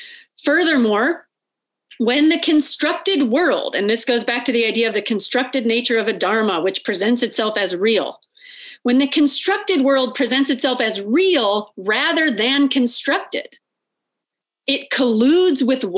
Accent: United States; I was raised in the United States. Both of my parents were raised in the United States, right?

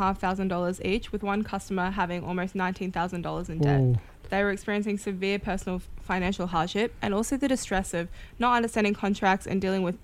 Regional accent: Queensland, Australia; I've got family ties to Murray Island. Very proud Torres Strait Islander woman.

